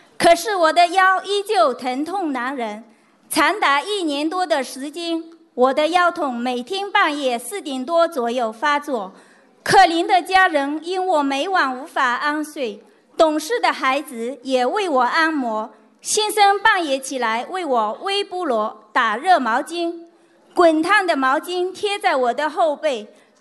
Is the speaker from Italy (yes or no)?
yes; Rome, Lazio, Italy; 大家好，我来自意大利罗马